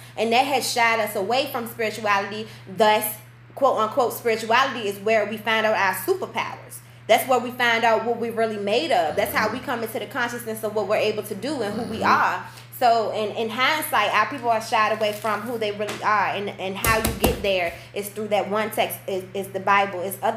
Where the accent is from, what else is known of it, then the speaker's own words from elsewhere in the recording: Virginia, United States; Just like I'm a Virginian because I'm from Virginia type of thing